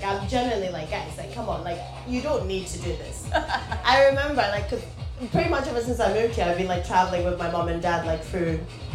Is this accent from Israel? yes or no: no; Scotland, United Kingdom; like, oh my god, you're Scottish. I'm like, can you tell? And then when you're in Scotland, people are like, where are you from? You've got like a really interesting accent. Scotland, pretty much.